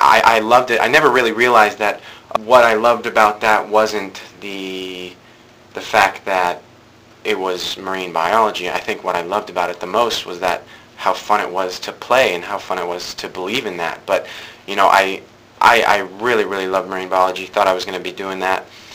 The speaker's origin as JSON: {"language": "English", "region": "Arizona", "country": "United States", "said": "So I'm from Arizona, so everyone in Arizona has a swimming pool."}